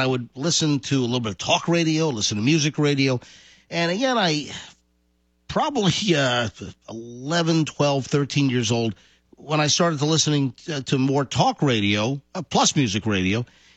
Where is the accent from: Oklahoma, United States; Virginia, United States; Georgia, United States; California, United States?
Virginia, United States; Virginia Beach; also born or lived in New York City, New York / Rockland County, New York; And, I lived in New York until I was three, in the city, in Queens, till I was three. And then we moved to Rockland County, where I lived until I was 11, and we moved to Virginia Beach.